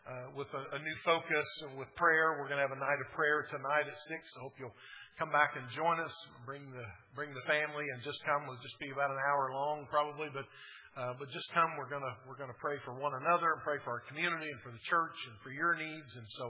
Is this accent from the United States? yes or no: yes; Muskogee, Oklahoma, United States; When I was a kid growing up in Muskogee